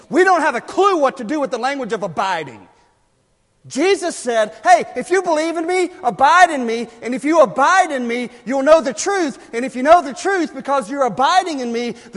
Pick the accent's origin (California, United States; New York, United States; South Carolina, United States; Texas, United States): South Carolina, United States; Sumter; I grew up in Sumter, named after General Thomas Sumter, right near Fort Sumter off to the coast of Charleston